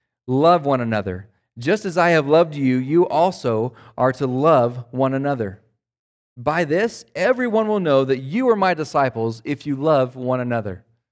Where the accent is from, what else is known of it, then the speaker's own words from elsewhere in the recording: United States; Remember, I've been here 15 years, but I'm an American, right?